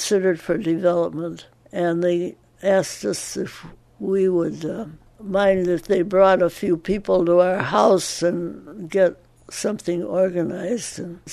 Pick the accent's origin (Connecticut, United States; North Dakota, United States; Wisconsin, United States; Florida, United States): Wisconsin, United States; Halfway between Racine and Kenosha, used to have lovely beach parties and watch the moon come up over Lake Michigan. I wanted to live on water ever since.